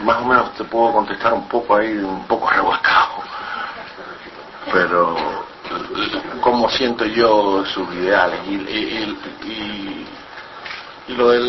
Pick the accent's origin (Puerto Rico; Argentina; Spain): Puerto Rico; cuando yo estaba creciendo en Puerto Rico no se jugaba mucho el fútbol